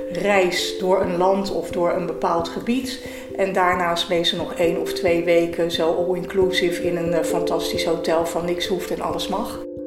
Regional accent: Delft, South Holland, Netherlands; ik ben 59 jaar, geboren en getogen in Delft.

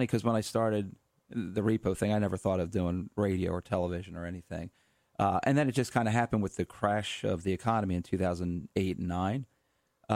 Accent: Philadelphia, Pennsylvania, United States; We're from Philadelphia.

